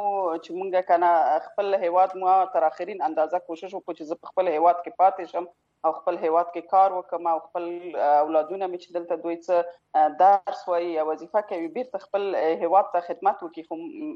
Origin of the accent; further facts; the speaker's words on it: Afghanistan; moved away as an adult; د ما تقریبا دوه میاشتې کېږي چې زه د افغانستان راوتلې یم،